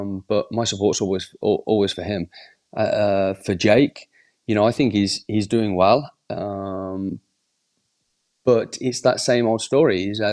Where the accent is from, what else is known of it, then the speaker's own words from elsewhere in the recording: United Kingdom; being British